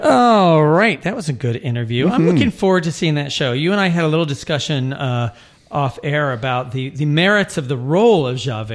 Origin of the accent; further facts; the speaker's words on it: Texas, United States; moved away as an adult; now in New York, United States; I don't tell people, but I grew up in Texas. I moved to New York at 18. And when I would go home to Texas, they'd say, you sound like a New Yorker.